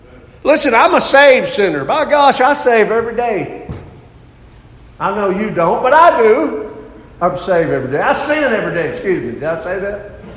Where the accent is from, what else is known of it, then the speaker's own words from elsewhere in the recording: the South, United States; accent: Southern; And Sandy would have heard it in Southern. Because I speak Southern.